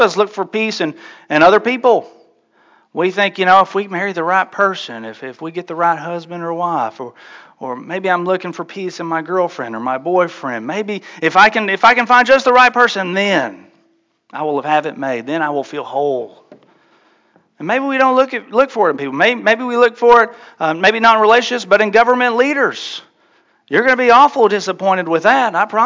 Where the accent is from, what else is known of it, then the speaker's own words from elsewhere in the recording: Tennessee, United States; My brother and I, we would go on these summer vacations to the beach. We're from East Tennessee. We didn't want to do the mountains. We got plenty of that back home.